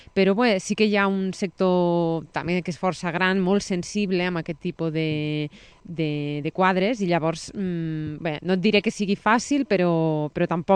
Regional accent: Lleida, Catalonia, Spain; vinc de la ciutat de Lleida.

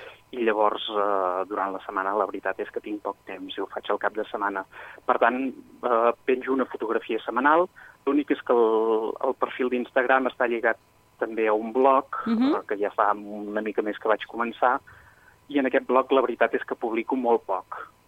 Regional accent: Vic, Catalonia, Spain; sóc un noi de Vic i sóc pastisser aficionat.

